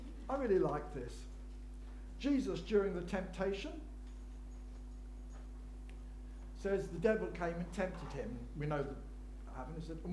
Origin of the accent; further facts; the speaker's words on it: United Kingdom; But that's because we're British.